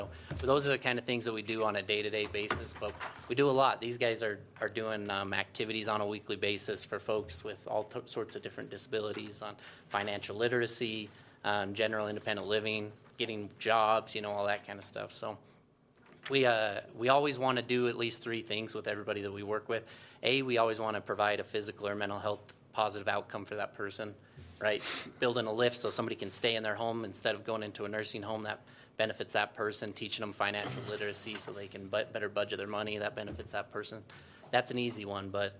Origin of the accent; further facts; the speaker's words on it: Tropic, Utah, United States; I grew up in Garfield County. My wife's from Panguitch, and I'm from a little town, Tropic.